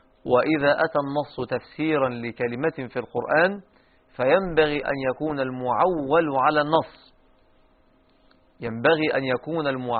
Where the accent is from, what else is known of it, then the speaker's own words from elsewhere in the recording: Egypt; الذي نسميه عندنا في مصر لودان